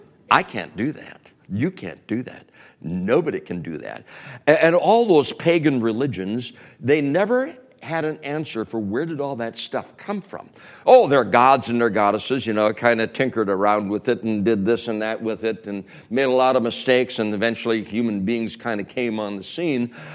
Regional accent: Minnesota, United States; we were raised in Minnesota. Yeah, we're tough. We can handle the cold.

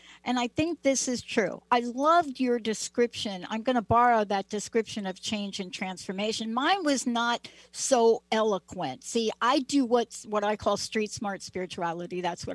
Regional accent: Bronx, New York, United States; I wish I had more ways to talk about things, but you know, I'm a kid from the Bronx, so there you go.

